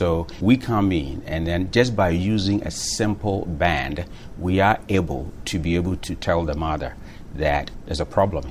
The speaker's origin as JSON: {"language": "English", "country": "Ghana", "tie": "born or raised there"}